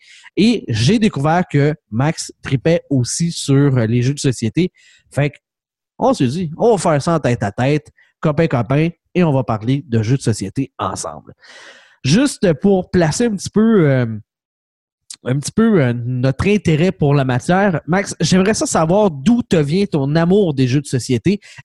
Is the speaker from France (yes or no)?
no; Quebec, Canada; Tu sais, je suis originaire du Lac-Saint-Jean